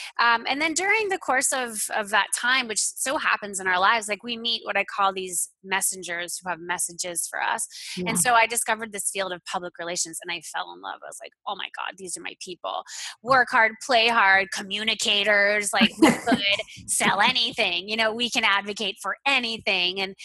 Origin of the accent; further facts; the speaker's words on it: Florida, United States; I grew up in Florida and fell in love with the path of public relations when I was in college.